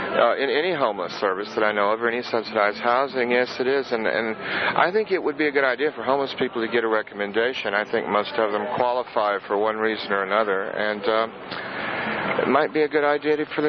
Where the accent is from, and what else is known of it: Alabama, United States